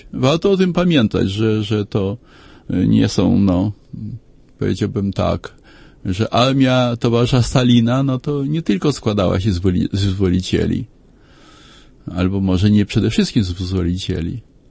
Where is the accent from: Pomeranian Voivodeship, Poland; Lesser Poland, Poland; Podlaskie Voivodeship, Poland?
Podlaskie Voivodeship, Poland; ja się urodziłem pod Białymstokiem, wychowałem się na Podlasiu.